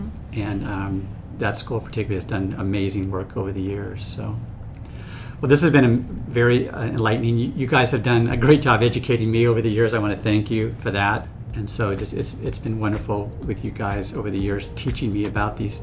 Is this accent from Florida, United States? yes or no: yes; Florida, United States; when I think back just to my experience as a kid growing up, where I attended segregated schools growing up in Pinellas.